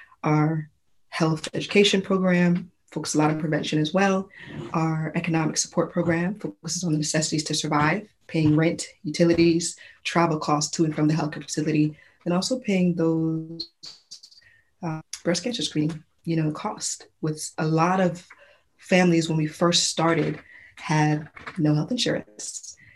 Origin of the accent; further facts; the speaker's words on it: U.S. Virgin Islands; born there; it's actually the year I was born in the Virgin Islands.